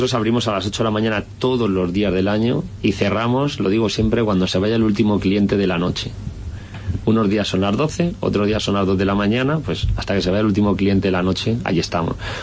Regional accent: Alicante, Valencian Community, Spain; also born or lived in Aragon; Nosotros somos maños, pero joder, nos consideramos alicantinos. Llevamos aquí prácticamente toda la vida.

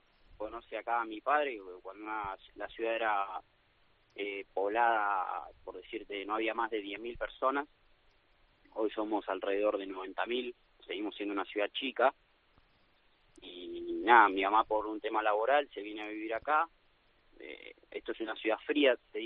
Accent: Ushuaia, Tierra del Fuego, Argentina; yo soy argentino, nací acá en Ushuaia. Y nada, lo del Mallorca es por mi abuelo, más que nada, que él nació ahí en San Juan.

